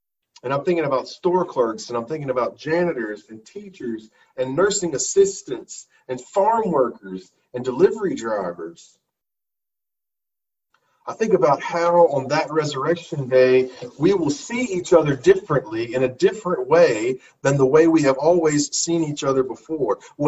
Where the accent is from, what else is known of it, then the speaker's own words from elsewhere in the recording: the South, United States; I was raised in the South, and shaking hands is currency.